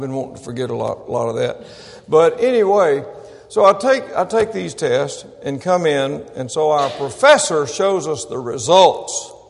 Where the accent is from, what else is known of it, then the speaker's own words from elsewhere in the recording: Mississippi, United States; I'm from Mississippi, and my favorite music has always been the blues.